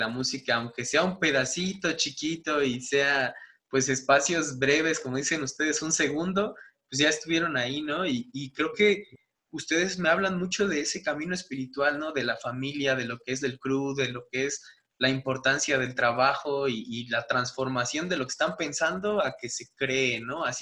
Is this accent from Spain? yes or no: no; Mexico; Que nos han vendido como mexicanos